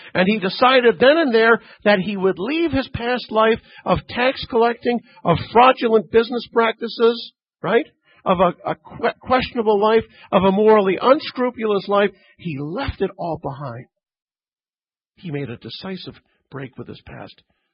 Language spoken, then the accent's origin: English; Canada; but I grew up in Canada, of course, and there was this major accounting firm and investment firm.